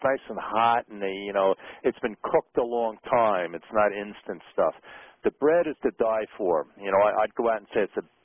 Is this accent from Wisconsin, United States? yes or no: no; Brooklyn, New York, United States; Brooklyn, New York, my hometown.